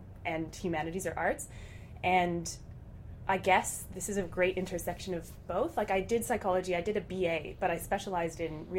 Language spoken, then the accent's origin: English; Calgary, Alberta, Canada; now in Australia; Calgary, Alberta, if you've heard of it. Pretty cold place.